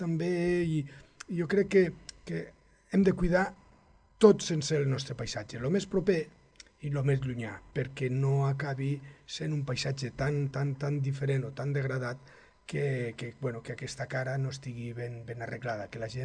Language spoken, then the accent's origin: Catalan; Riu d'Abella, Catalonia, Spain; Nosaltres aquí, jo quan era petit, mirava, vivia a Riu d'Abella, mirava i a la nit no es veia res